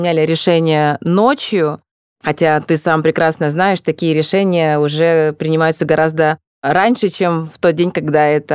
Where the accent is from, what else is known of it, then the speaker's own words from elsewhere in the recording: Rostov-on-Don, Rostov Oblast, Russia; А я родом из Ростова. У нас очень много иностранцев, у нас очень много африканцев. И вообще у нас самое большое количество национальностей.